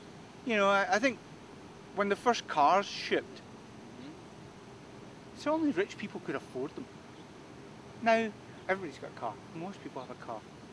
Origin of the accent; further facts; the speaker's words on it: Glasgow, Scotland, United Kingdom; I come from the East End of Glasgow. I should be living in a housing project in the East End of Glasgow